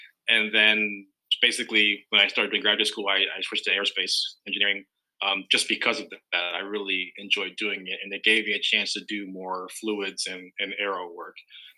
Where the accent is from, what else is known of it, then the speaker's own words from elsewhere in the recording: Florida, United States; growing up, I grew up kind of in South Florida, surrounded by very cool cars and fast cars and motorcycles.